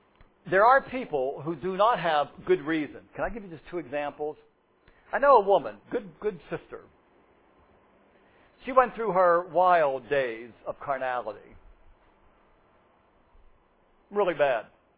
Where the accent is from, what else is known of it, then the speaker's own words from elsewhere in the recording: Pennsylvania, United States; I am a nothing from Armstrong County. I know my place.